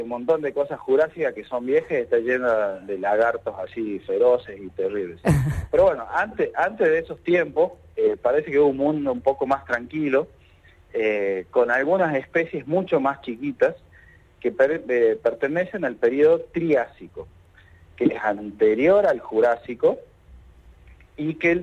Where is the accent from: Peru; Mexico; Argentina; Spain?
Argentina; Tucumán; Yo soy de Tucumán, soy oriundo de Tucumán, así que ahora estoy acá en mi querida provincia natal, ¿no?